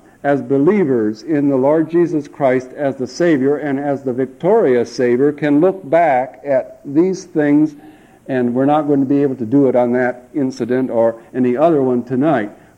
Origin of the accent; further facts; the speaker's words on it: Elmont, Michigan, United States; Brother Lowdy coming up to my hometown in Elmont, Michigan, in the summer and giving talks.